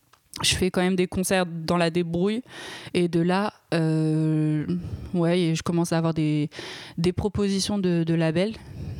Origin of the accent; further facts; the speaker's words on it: Lyon, Auvergne-Rhône-Alpes, France; moved away as an adult; now in Paris, France; j'ai 28 ans, je viens de Lyon. J'ai grandi à Lyon jusqu'à 18 ans à peu près. Après, je suis venue à Paris pour faire du son